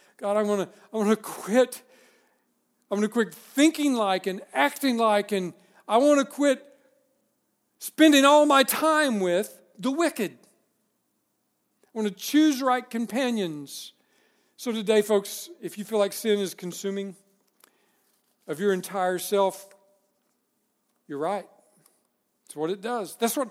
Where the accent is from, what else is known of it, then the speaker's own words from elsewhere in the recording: Texas, United States; I'm from Texas, and everywhere in Texas is, well, how big can we make this thing?